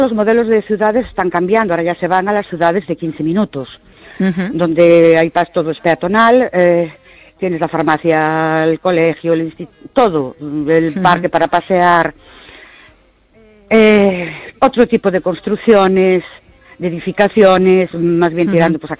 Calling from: Ourense, Galicia, Spain; de Ourense.

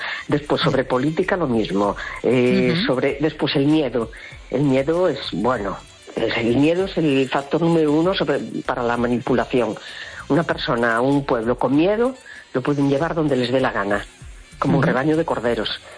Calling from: A Coruña, Galicia, Spain; de La Coruña.

